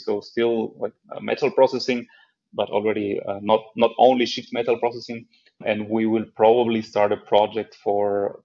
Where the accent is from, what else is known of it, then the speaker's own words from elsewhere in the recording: Argentina; English is a second language; moved away as an adult; also born or lived in Israel / France; now in Germany; I have been living in Germany for about 4 years now. I'm originally from Argentina, and I have been a little bit all over the world.